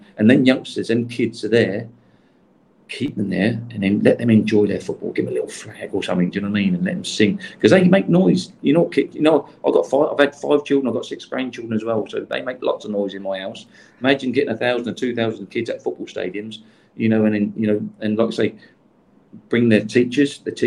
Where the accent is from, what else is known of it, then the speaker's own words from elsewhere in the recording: England, United Kingdom; I'm coming from England, obviously, and everyone's, you know, it's a dream to come to Singapore.